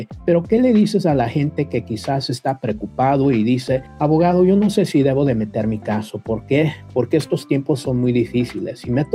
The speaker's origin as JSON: {"language": "Spanish", "country": "Mexico", "said": "yo soy mexicano"}